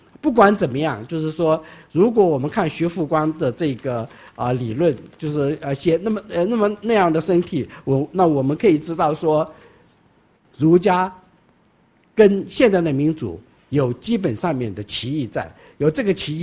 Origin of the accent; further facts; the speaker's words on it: Taiwan; 说老实话，我们台湾人不是为中国人生存的，我们是为自己生存